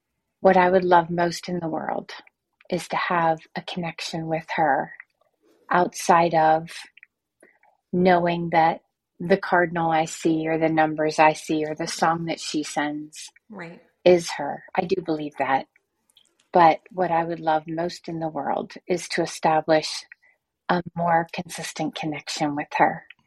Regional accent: Atlanta, Georgia, United States; I'm from Atlanta, Georgia.

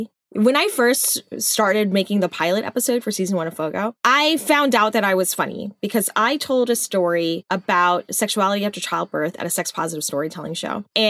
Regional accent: Texas, United States; Like, I'm from Texas. It should not be this hard for me to go hunting.

